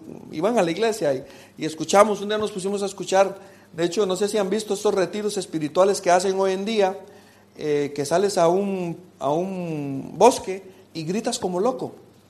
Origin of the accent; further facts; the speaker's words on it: Costa Rica; hace un tiempo en mi país, en Costa Rica, hice un reto